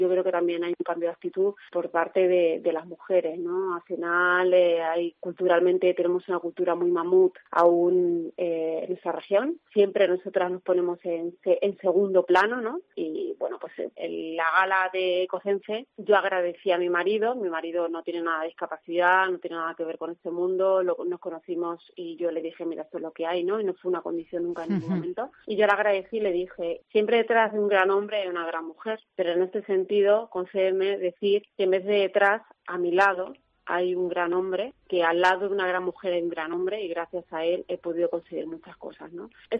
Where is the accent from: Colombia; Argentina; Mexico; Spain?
Spain; Almagro, Castilla-La Mancha; now in Madrid, Spain; me siento muy muy manchega, muy de Almagro, muy de Ciudad Real